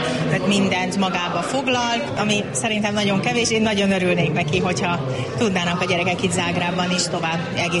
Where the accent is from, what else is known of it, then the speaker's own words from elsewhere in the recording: Hungary; moved away as an adult; Mi Magyarországról jöttünk most már 2-3 évvel ezelőtt.